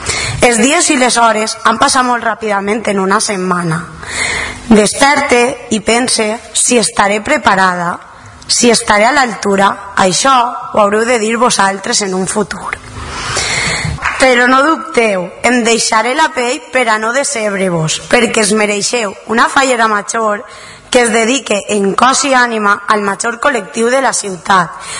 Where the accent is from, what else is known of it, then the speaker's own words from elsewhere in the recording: Valencian Community, Spain; born there; de la Vall d'Albaida de naixement, però gandiana de cor, i per sempre una més entre vosaltres.